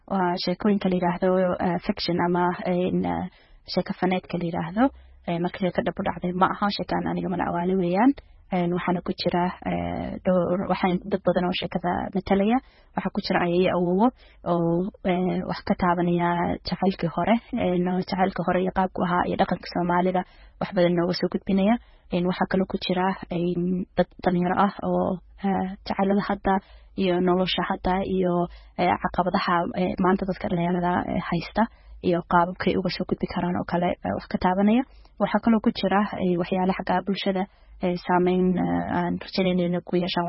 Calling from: Minnesota, United States; waxaan ka imaaday gobolka Minnesota

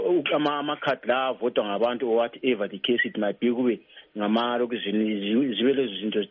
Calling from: Botswana; I'm calling from Botswana.

